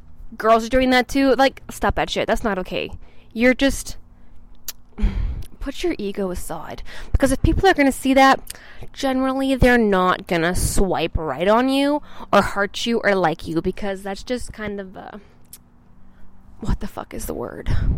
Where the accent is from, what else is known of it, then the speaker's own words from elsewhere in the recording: Saskatchewan, Canada; I'm from Canada, Saskatchewan, Canada. I'm not gonna put my city.